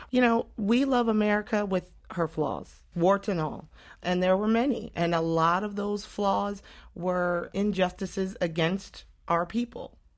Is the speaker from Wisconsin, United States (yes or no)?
no; Newport, Rhode Island, United States; Growing up in Rhode Island with the Navy all around, you are faced with a choice where you either love the country or very quietly dislike the country, because it is a serious Navy town.